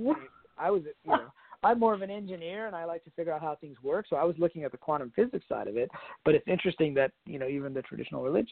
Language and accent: English; Pakistan; I'm originally from Pakistan.